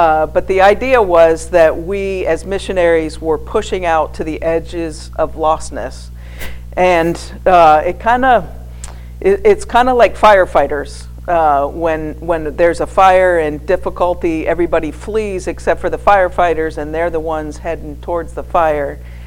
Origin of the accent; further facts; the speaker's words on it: Sudbury, Massachusetts, United States; the church that I grew up with in Sudbury, Massachusetts, was one of the first Southern Baptist churches, and it was constituted the same month and year that I was born.